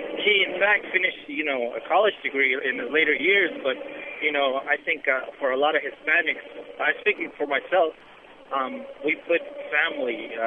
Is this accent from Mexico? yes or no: yes; Mexico; now in Las Vegas, United States; I'm an immigrant from Mexico. I've been here 10 years in Las Vegas